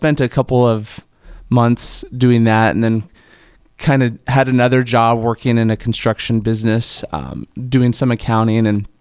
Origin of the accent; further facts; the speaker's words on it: Fremont, Nebraska, United States; Yeah, so I'm from Fremont originally. Went to school in Lincoln for accounting